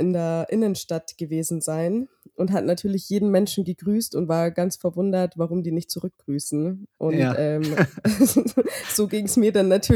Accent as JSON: {"language": "German", "country": "Germany", "tie": "born or raised there", "said": "Ja, ich bin auch tatsächlich, wie die meisten nicht denken, sehr, sehr ländlich aufgewachsen."}